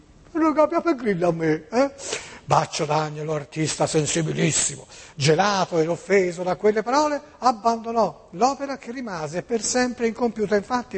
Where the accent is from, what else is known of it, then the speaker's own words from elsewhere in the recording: Tuscany, Italy; Io sono toscano, sono toscanissimo, ci mancherebbe.